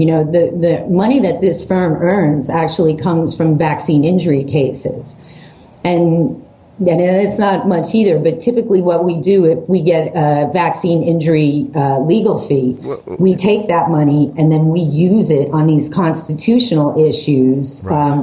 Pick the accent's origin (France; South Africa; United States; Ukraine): United States; Brooklyn, New York; I am from Brooklyn and I am mad, and.